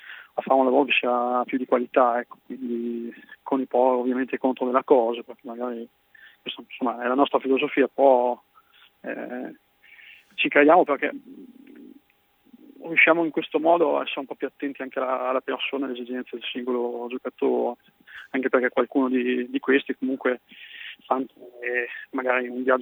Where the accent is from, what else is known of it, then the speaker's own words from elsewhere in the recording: Parma, Emilia-Romagna, Italy; now in Fidenza, Italy; io che sono di Parma, sono abito a Fidenza